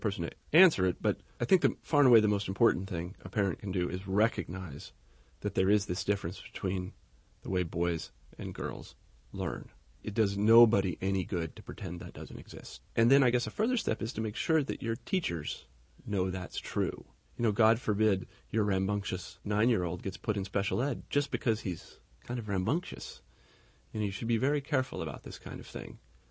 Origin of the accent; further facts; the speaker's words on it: Kansas, United States; I grew up in Kansas, and I met a guy there, Dan Kaiser, who became my advisor